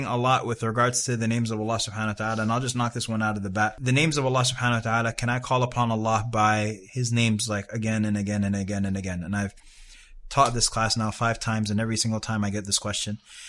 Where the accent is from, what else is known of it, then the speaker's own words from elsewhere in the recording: Sudan; moved away; also born or lived in New York, United States; I'm from Sudan via New York.